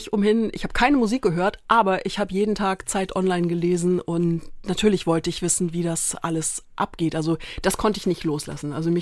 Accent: Graz, Styria, Austria; born there; ich bin in Graz geboren, weil als mein Vater nach Europa kam, hat er in Graz an der Technischen Uni Diplom-Ingenieur studiert, hat meine Mutter kennengelernt, die haben geheiratet und dann haben sie, glaube ich, knappe 10 Jahre in Graz

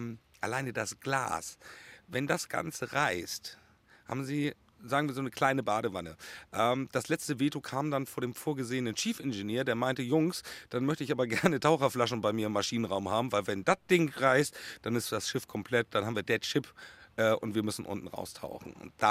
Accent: Helgoland, Schleswig-Holstein, Germany; Also habe ich einen großen Teil meiner Kindheit auf Helgoland verbracht.

